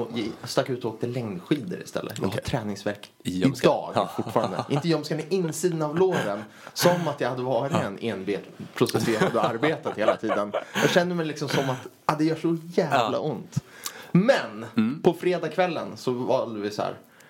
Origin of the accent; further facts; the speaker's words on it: Stockholm, Stockholm County, Sweden; Vi är från Stockholm.